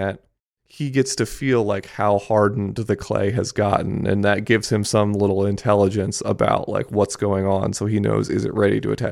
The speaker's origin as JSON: {"language": "English", "country": "Japan", "tie": "born or raised there", "said": "I grew up in Japan."}